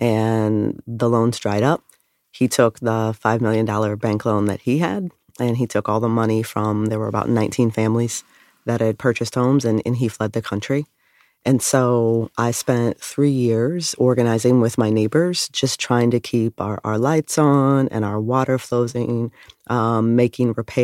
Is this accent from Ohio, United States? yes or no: yes; Columbus, Ohio, United States; now in Chicago, United States; I am originally from Columbus, Ohio, but moved to Chicago about 15 years ago.